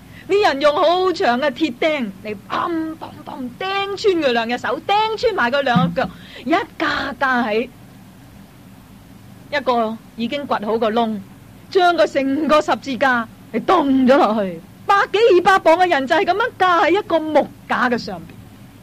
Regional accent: China; 我们中国人很喜欢烫鸡杀鸭，

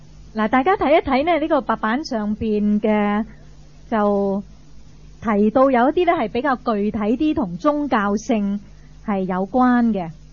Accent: Hong Kong; 或者我哋香港人或者香港嘅

